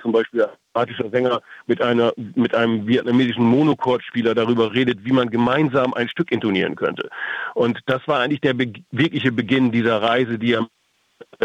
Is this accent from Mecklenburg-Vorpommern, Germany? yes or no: no; Cloppenburg, Lower Saxony, Germany; wie übrigens auch in meiner Heimatstadt Kloppenburg